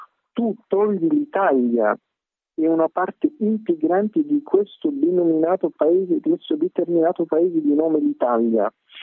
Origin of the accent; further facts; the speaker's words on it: Austria; Io vengo dall'Austria, che è pure un paese europeo e pure cattolico.